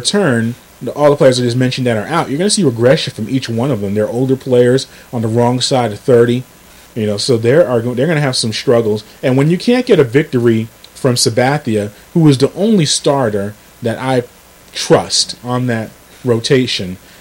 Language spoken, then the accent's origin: English; New York, United States; And as a New Yorker, you hear so many stories about Sandy Koufax